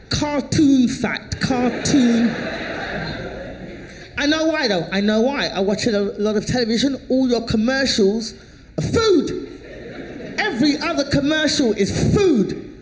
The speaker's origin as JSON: {"language": "English", "region": "England", "country": "United Kingdom", "lives_now": "United States", "said": "I'm from England."}